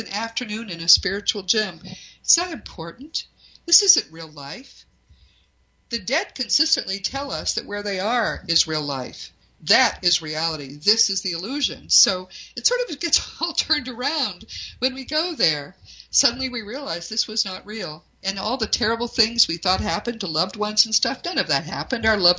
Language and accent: English; New England, United States; I'm from New England. There are many ghosts there in those old houses.